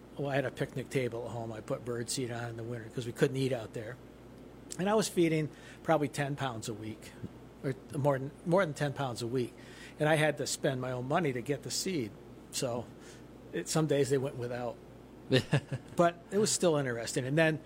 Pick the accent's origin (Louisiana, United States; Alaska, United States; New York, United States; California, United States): New York, United States; Roxbury; Well, I grew up right here in Roxbury, actually up around the corner from the station.